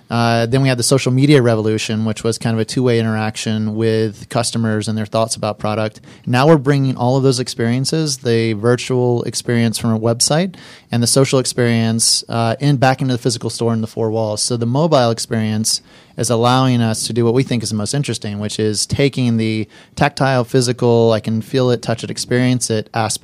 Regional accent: Atlanta, Georgia, United States; On the record, I am the one Georgia native. So I grew up in Atlanta.

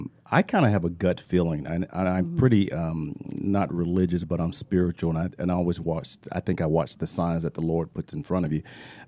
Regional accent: Tuskegee, Alabama, United States; Tuskegee, not Auburn. I grew up

